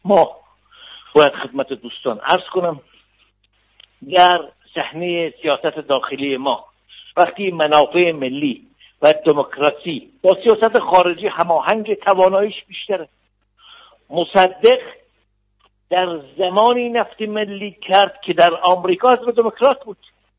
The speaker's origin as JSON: {"language": "Persian", "country": "Iran", "said": "من به عنوان یک ایرانی احساس میکنم که جامعه کشور ما با خطر روبرو است"}